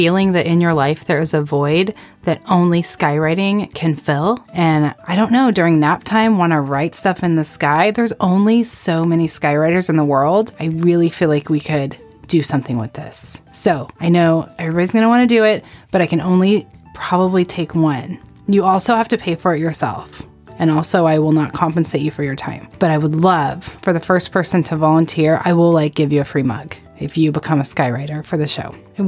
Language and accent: English; Arizona, United States; Well, I'm from Arizona, so I've just seen chains in the movies.